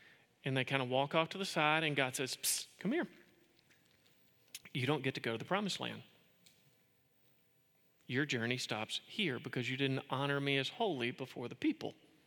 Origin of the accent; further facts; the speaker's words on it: Kentucky, United States; I'm from Kentucky.